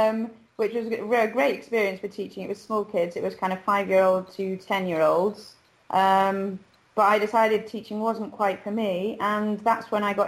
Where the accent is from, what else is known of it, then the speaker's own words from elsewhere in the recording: England, United Kingdom; moved away as an adult; now in Spain; First of all, I live in Spain. I'm English, but I came across Spanish in Spain really from traveling in South America, which I did just after university.